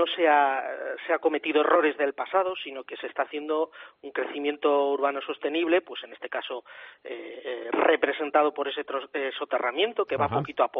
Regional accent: Spain

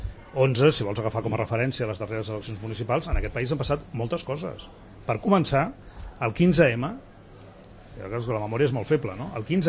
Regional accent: Barcelona, Catalonia, Spain; jo sóc del Baix Guinardó, que tothom diu, on està això, no? Doncs és un barri petit sí, que hi ha entre el Guinardó

